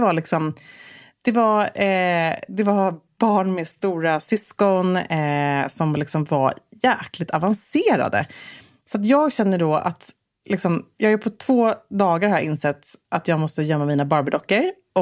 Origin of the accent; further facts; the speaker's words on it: Gävle, Gävleborg County, Sweden; Jag kommer till till Stockholm från Gävle där jag var uppvuxen